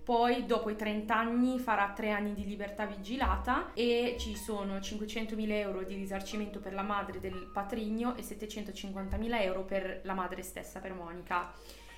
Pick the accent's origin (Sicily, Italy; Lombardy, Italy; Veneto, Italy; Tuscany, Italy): Lombardy, Italy; Milan; sono di Milano anch'io.